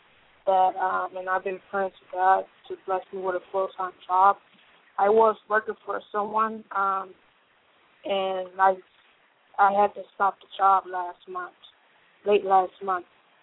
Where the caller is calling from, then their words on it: Orlando, Florida, United States; I'm calling from Orlando, Florida.